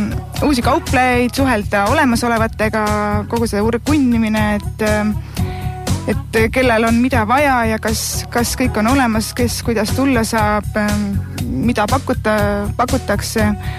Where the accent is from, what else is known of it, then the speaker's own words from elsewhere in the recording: Põlva County, Estonia; also born or lived in Tartu; now in Rapla, Estonia; Raplas olen ma elanud nüüd natuke üle 3 aasta. Et olen pärit Põlvamaalt üldsegi ja enne Raplat elasin umbes 12 aastat Tartus.